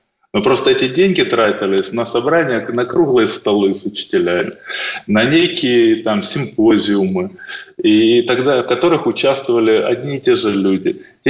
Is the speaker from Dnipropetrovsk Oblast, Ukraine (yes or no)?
yes; Dnipropetrovsk Oblast, Ukraine; я ведь не с Донецкой, не с Луганской, я из Днепропетровской.